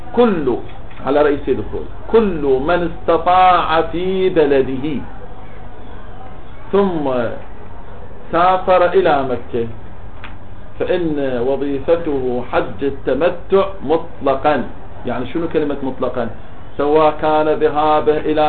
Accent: Iraq; التفت لي أنا بالنسبة لي من أهل العراق

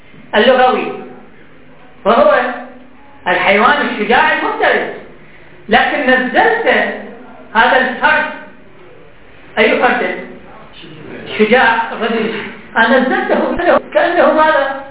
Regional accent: Egypt; هو أي بحر كان عندنا في مصر؟

